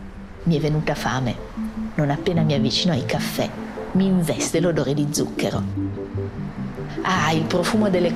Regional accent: Milan, Lombardy, Italy; Io fiamminga non sono neppure belga. Sono milanese nel profondo, una milanese di una Milano che non c'è più. E allora non ho più città. Sono un'orfana, senza città, senza lingua.

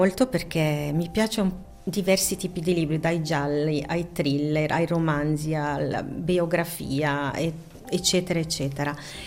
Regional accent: Morbio Inferiore, Ticino, Switzerland; Io sono cresciuta a Morbio Inferiore, zona Balbio, ed eravamo tantissimi bambini.

